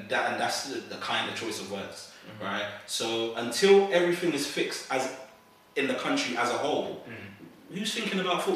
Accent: England, United Kingdom; I hate the way that we're English when we're good, and we're African when we're shit.

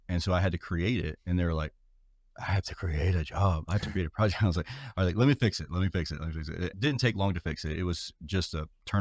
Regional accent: Georgia, United States; Yeah, so I'm literally from South Georgia.

